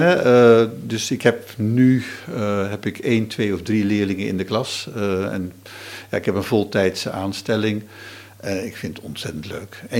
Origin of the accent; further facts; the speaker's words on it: the north, Netherlands; ik heb een accentje, dat is al duidelijk direct te merken. Ik probeer trouwens soms wel eens een beetje wat meer Vlaams te spreken. Maar ik kom inderdaad uit het noorden. Ik ben ook protestant.